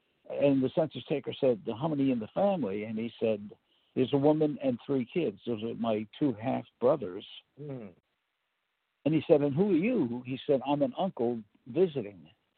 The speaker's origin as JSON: {"language": "English", "town": "New York City", "region": "New York", "country": "United States", "tie": "born or raised there", "said": "So I was right in the heart of Harlem. And I was raised in the slum."}